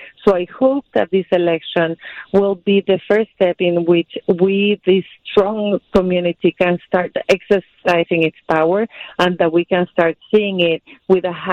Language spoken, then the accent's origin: English; Miami, Florida, United States; I'm Cuban from Miami, different than Cuban from Chicago, if you want, or Mexican or Venezuela.